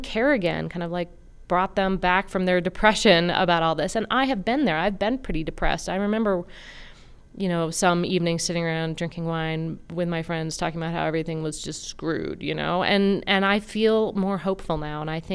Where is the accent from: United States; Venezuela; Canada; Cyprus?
United States; Seattle, Washington; Well, I grew up in Seattle